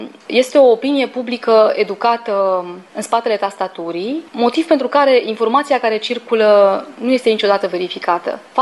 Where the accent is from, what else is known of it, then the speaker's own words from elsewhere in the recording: Romania; pentru că și noi suntem români îmbrăcați într-o uniformă.